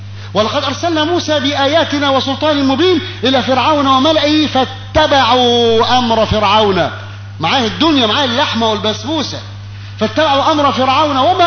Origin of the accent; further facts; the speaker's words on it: Egypt; في بلدنا مصر مثلا هانت بلدنا على الله